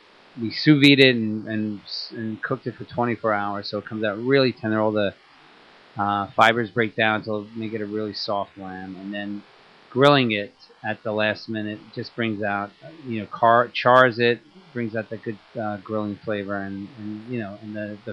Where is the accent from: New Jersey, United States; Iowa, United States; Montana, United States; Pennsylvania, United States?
Pennsylvania, United States; Where the original telepans come from. So we're all from Western Pennsylvania.